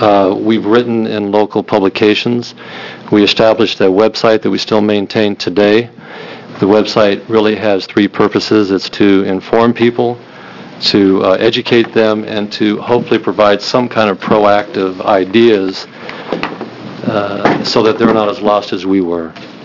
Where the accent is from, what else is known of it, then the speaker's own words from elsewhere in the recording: Bend, Oregon, United States; I'm from Bend, Oregon.